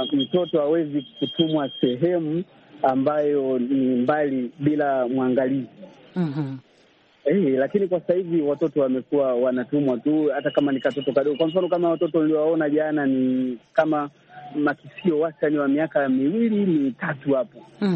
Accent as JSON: {"language": "Swahili", "town": "Chato", "region": "Geita", "country": "Tanzania", "said": "mimi natokea Chato, Tanzania."}